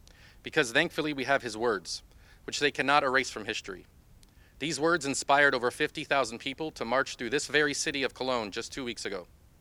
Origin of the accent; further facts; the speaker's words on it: United States; As an American, I want to speak about the importance of giving this campaign a global dimension.